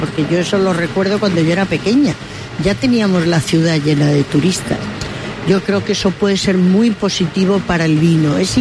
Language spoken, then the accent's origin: Spanish; Mérida, Extremadura, Spain; porque me siento muy extremeña y muy emeritense, fundamentalmente emeritense.